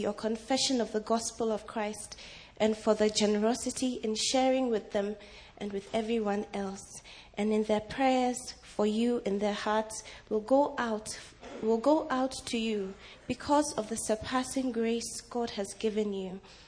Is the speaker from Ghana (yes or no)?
yes; Ghana; I'm from Ghana. It's in Africa, just to make sure.